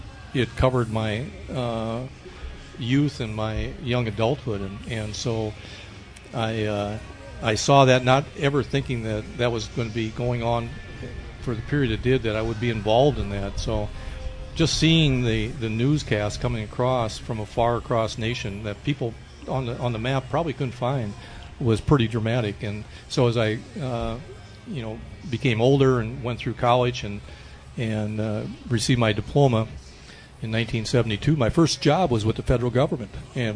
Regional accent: Jordan, Minnesota, United States; as a young man growing up in Jordan, Minnesota, was from the, as I told the veterans this morning, from TV

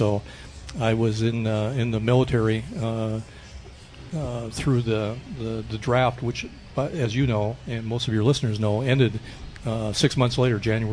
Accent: Jordan, Minnesota, United States; as a young man growing up in Jordan, Minnesota, was from the, as I told the veterans this morning, from TV

